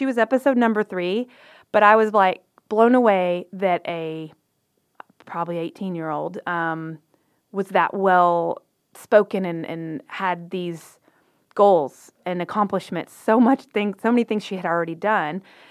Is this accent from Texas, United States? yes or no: yes; Waco, Texas, United States; I asked for him because we're both from Waco, and I wanted to hear his story.